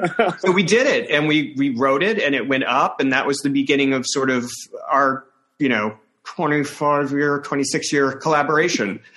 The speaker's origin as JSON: {"language": "English", "town": "Centralia", "region": "Illinois", "country": "United States", "tie": "born or raised there", "said": "when I was a kid, there was a place in Centralia, Illinois, in my hometown, called the Cultural Society."}